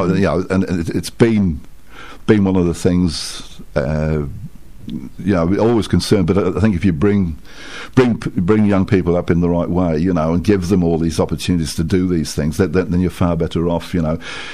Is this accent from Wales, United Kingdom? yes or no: yes; Cardiff, Wales, United Kingdom; born there; now in England; I was actually born in Cardiff. I'm Welsh.